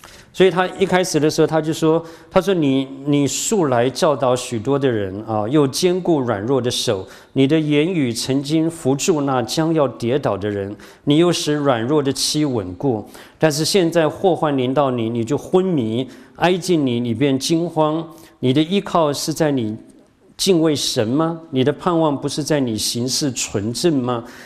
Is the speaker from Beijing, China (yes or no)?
no; Shandong, China; 对不起，是我这个山东人，不是你们。